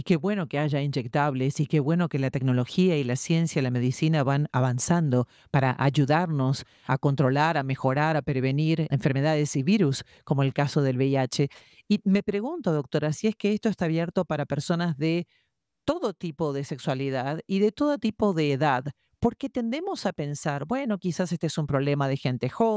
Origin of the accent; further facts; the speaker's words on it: Argentina; Entiendo que en mi país de origen, doctora, en Argentina